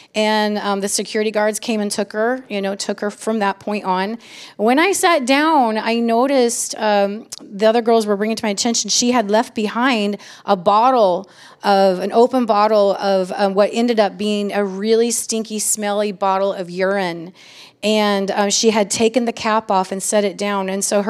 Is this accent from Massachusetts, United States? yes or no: no; Stockton, California, United States; I'm from Stockton. I mean, come on. This is how we roll around here.